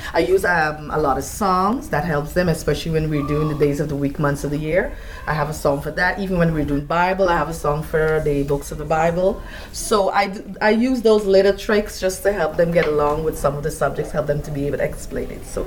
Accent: Guyana; moved away as an adult; I came from South America, Guyana. So I was teaching there before I came here, and I'm at 8 years at Peterson Warren Academy. So, but back home in Guyana, I only taught nursery school

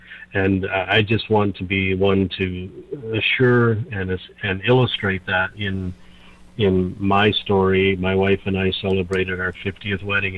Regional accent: British Columbia, Canada; born there; Well, I was born in British Columbia, born to a Christian family, grew up loving the Lord, knowing the Lord, went to a Christian school.

